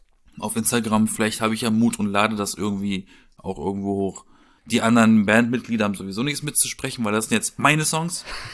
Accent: Southern Germany, Germany; zumindest in meiner Heimat, so im Süden, ne? Alles eher dörflich, kleinstadtmäßig.

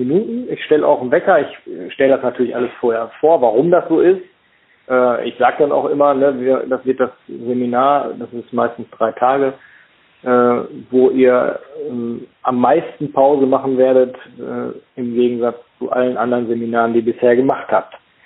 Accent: Paderborn, North Rhine-Westphalia, Germany; ich komme aus Paderborn.

